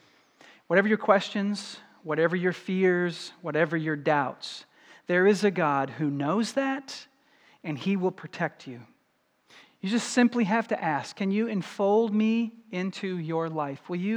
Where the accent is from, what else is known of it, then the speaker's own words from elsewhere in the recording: Kentucky, United States; I grew up in Kentucky. Lisa and I got married in Louisville